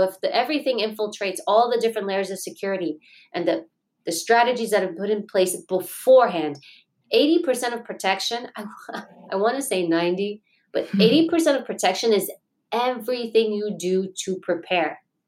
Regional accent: New York City, New York, United States; I grew up in Queens, New York. We grew up in low-income housing, which means poor people live here because they can't afford regular housing.

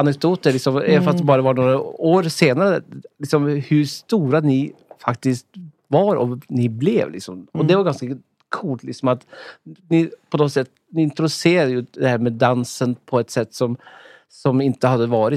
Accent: Norway; Swedish is a second language; för hemma i Norge, även där så fick ju ni genomslag

